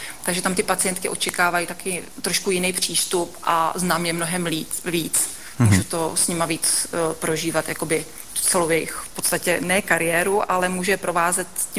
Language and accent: Czech; Most, Ústí nad Labem Region, Czechia; Já jsem původem z Mostu totiž, takže Most, to je taková moje srdcová záležitost, takže tam jezdím pořád.